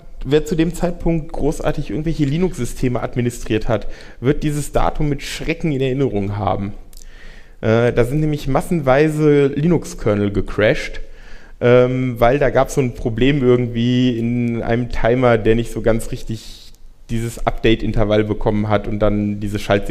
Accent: Frankfurt, Hesse, Germany; Ja, also ich komme aus Frankfurt.

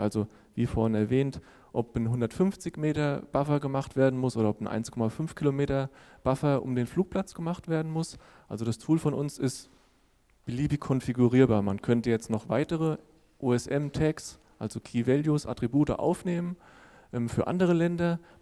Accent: Hesse, Germany; Hier sieht man jetzt mal als Beispiel die Karte für meine Heimat aus dem schönen Taunus.

